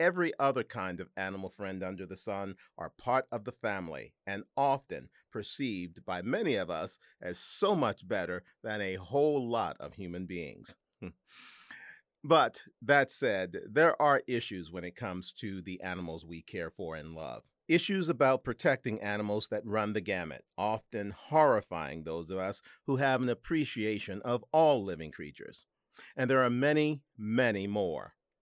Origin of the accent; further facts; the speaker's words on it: St. Louis, Missouri, United States; back in my hometown of St. Louis, Missouri.